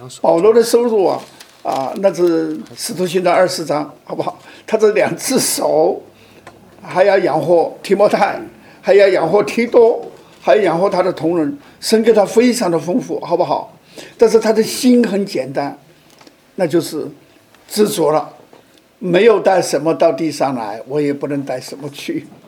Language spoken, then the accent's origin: Chinese; Sichuan, China; 因为我是四川人，那个天津的四川同乡会又给了一份奖学金给我